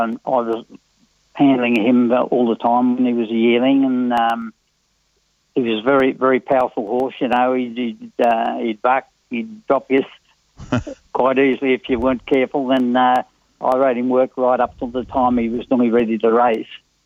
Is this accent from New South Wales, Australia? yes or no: yes; Newcastle, New South Wales, Australia; I come from a racing family. I come from Newcastle. My grandfather was a trainer. I had two uncles that were jockeys, very successful jockeys